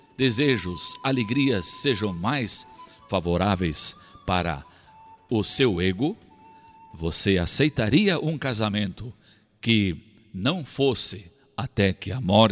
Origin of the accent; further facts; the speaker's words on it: Blumenau, Santa Catarina, Brazil; E ela incluiu Blumenau, e isso me encantou porque é minha cidade natal.